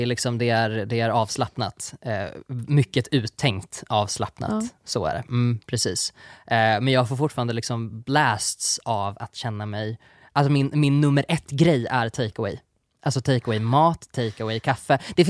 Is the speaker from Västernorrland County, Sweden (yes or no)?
no; Tensta, Uppsala County, Sweden; Jag är från en liten by En liten, liten by som ligger norr om Uppsala. Mm. Byn heter Tensta.